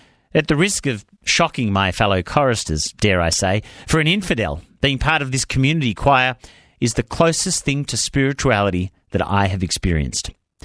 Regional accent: India; Where I grew up in India, access to any form of music, other than Bollywood film songs, was for the elite or the gifted.

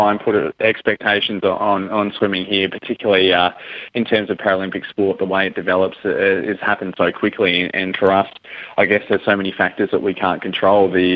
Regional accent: Adelaide, South Australia, Australia; growing up in Adelaide.

